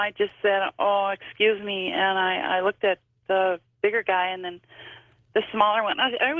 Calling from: Appleton, Wisconsin, United States; Appleton, Wisconsin.

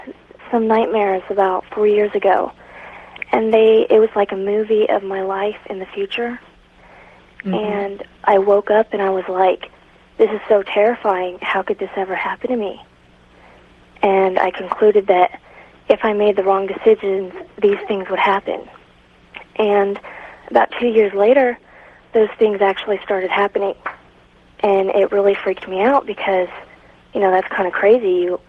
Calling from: Pennsylvania, United States; Pennsylvania.

